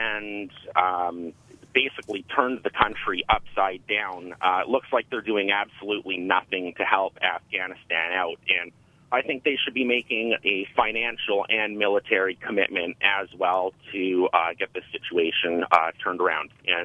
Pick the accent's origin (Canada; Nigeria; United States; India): Canada; Okay, I'd just like to bring up a point because I am Canadian